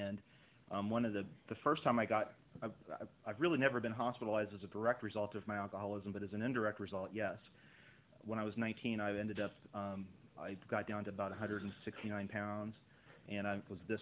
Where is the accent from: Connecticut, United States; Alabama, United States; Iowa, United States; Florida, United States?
Florida, United States; I grew up out in Brevard County on the Space Coast.